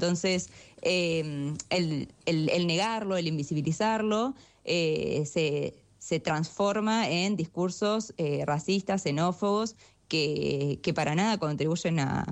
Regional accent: La Plata, Buenos Aires Province, Argentina; Yo soy nacida y criada en La Plata

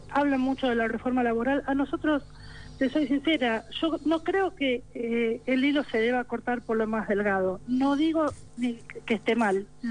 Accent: Luján, Buenos Aires Province, Argentina; porque nosotros somos nativos de Luján, vivimos en Luján

